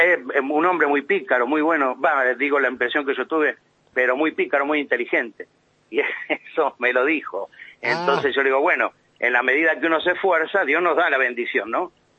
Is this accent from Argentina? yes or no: yes; La Plata, Buenos Aires Province, Argentina; Y yo soy platense, pero estoy en una parroquia en Berisso, es cierto, María Auxiliadora.